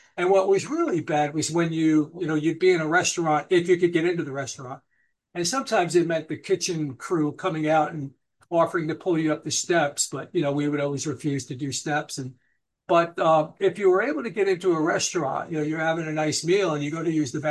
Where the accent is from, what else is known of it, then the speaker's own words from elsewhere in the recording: Newburgh, New York, United States; And he had an office here in my hometown in Newburgh.